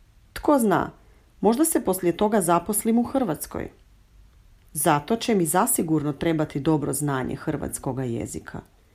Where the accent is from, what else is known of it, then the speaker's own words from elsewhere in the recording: Austria; born there; first language German; Croatian is a second language; Rođena sam u Austriji. Moja majka je iz Hrvatske, a otac iz Austrije. Kod kuće obično razgovaramo na njemačkom jeziku.